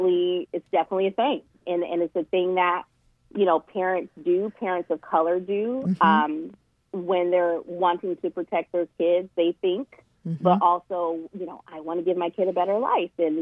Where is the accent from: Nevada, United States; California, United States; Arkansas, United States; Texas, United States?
California, United States; Los Angeles; So I grew up in Los Angeles